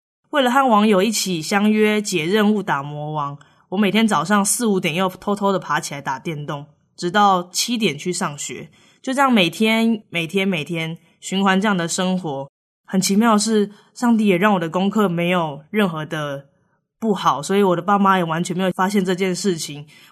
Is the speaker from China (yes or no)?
no; Taiwan; 祖籍是蒙古人，成吉思汗第四个儿子托雷的第14代，但我其实是在台湾出生台湾长大的小孩啦。